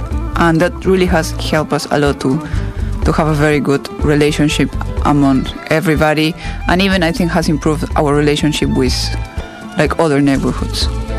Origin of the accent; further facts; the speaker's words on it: Barranquilla, Atlántico, Colombia; English is a second language; in my neighborhood, in my hometown, in Barranquilla, sometimes we have like something like called neighborhood meditation.